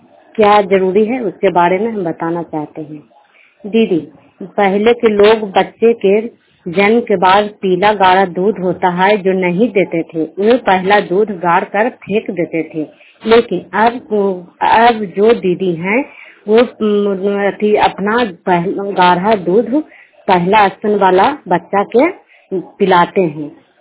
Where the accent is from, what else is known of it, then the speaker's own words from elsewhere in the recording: Nausara, Bihar, India; नौसारा के रहने वाली हूँ, हरनौत प्रखंड जिला नालंदा।